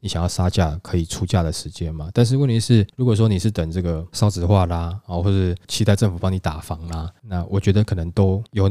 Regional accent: Taiwan; 尤其我们台湾人又不是像那国外那种，就是你开几个小时去买个菜你都能接受，不可能啊。

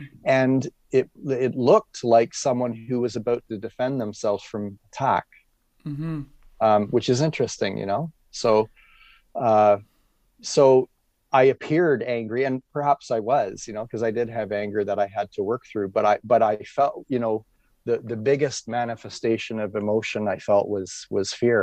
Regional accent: Toronto, Ontario, Canada; I grew up in Toronto, and I was in Toronto a couple of years after high school was over

